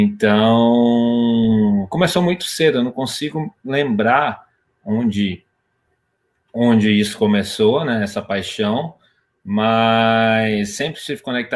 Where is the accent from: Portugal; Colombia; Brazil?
Brazil; Itajubá, Minas Gerais; born there; eu nasci em Itajubá, no interior de Minas Gerais, lugar rodeado por montanhas, no meio da Serra da Mantiqueira.